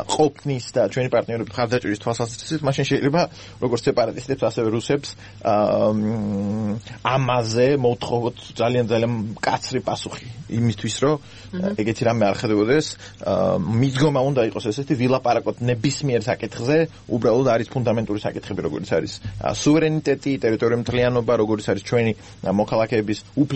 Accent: Gali, Abkhazia, Georgia; მე თვითონ გალიდან ვარ

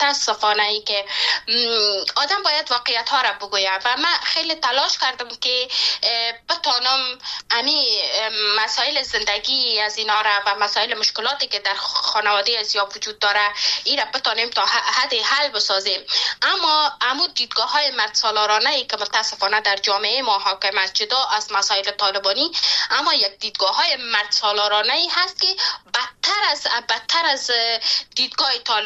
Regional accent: Panjshir, Afghanistan; born there; نتانستم که به پنجشیر برم و جایی که من زادگاهم است

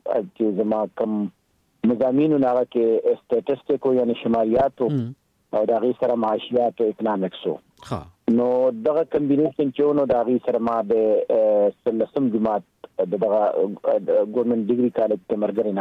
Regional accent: Lower Dir, Khyber Pakhtunkhwa, Pakistan; زه اصل کې زما تعلق چې دی نو هغه د لوور دیر کې پی کې لوور دیر سره دی.

